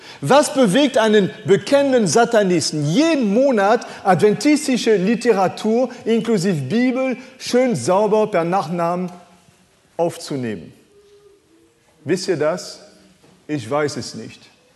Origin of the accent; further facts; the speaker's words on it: France; first language French; German is a second language; now in Germany; Das ist Französisch, meine Muttersprache.